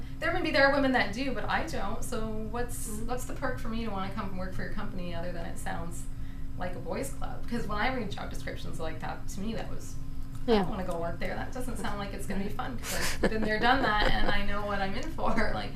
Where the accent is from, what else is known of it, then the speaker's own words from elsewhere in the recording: Kitchener-Waterloo, Ontario, Canada; Well, I'm from Kitchener-Waterloo, and I've worked at a variety of companies there